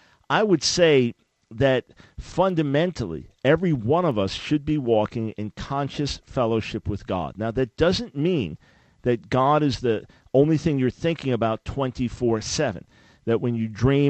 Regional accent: United States; I have burdens for our country, primarily, not because I'm an American, but because this is where I live

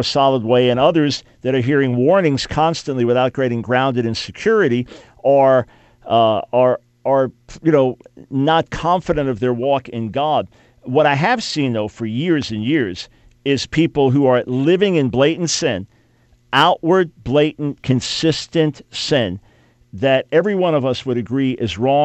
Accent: Long Island, New York, United States; I grew up, after we moved from New York City to Long Island, I was constantly around water as a boy.

